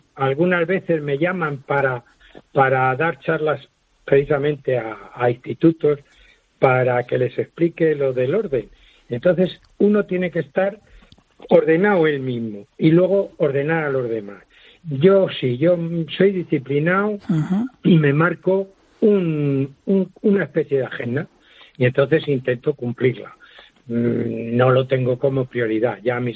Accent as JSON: {"language": "Spanish", "town": "Madrid", "region": "Community of Madrid", "country": "Spain", "said": "Yo soy de Madrid."}